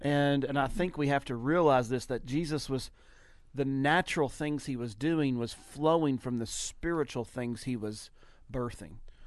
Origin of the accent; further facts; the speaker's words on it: Kentucky, United States; I'm a redneck from Kentucky that's trying to say